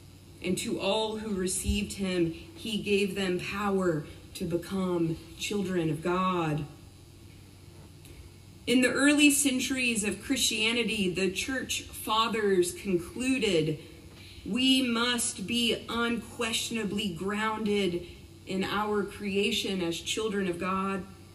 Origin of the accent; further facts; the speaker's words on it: Kingsport, Tennessee, United States; When I was a little girl growing up in Kingsport, Tennessee, in a small Episcopal church